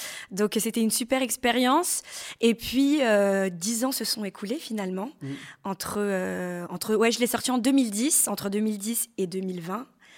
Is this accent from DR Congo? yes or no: no; France; born there; Donc, je suis d'origine malgache, je suis née en France.